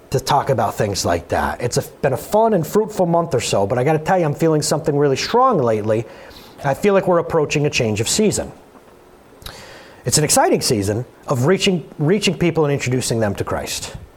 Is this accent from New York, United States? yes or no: yes; Norwood, New York, United States; let's just talk about Norwood, New York. My hometown, I have the authority to talk about Norwood, New York.